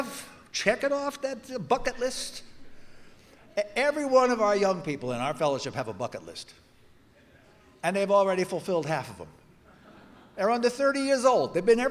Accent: New York City, New York, United States; I come from New York. It's crazy in New York.

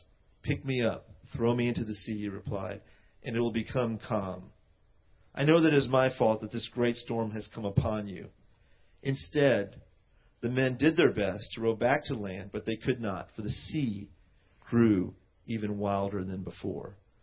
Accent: India; as an Indian person, I don't really get on boats very much. I don't know about you guys. I don't know if it's like we're seafaring people as Indians.

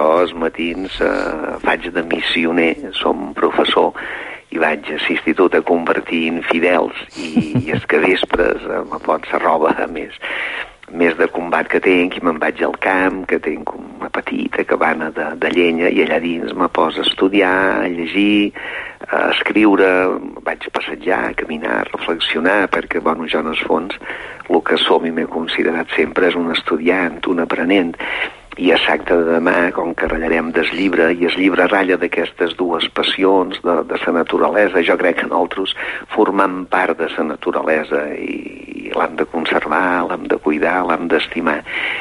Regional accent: Balearic Islands, Spain; Jo som un mallorquí d'acord també.

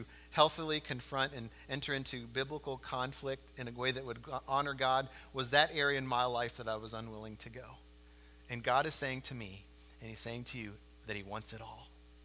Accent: United States; if you're like me in America, we experience all the time how we can compartmentalize our lives. I think as an American people, we're really good at that.

